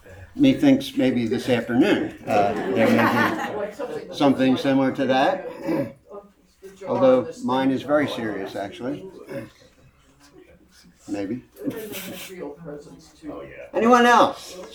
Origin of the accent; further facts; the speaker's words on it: Collingswood, New Jersey, United States; now I grew up in South Jersey, of course, in Collingswood, New Jersey.